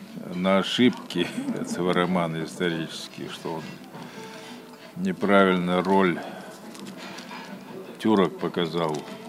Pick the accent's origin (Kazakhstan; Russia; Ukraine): Kazakhstan; Я казах, пишу по-русски.